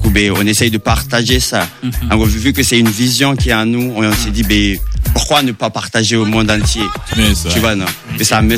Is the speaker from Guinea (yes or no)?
yes; Conakry, Guinea; Moi, je viens de la commune de Ratoma, précisément Baorai, Simambosia.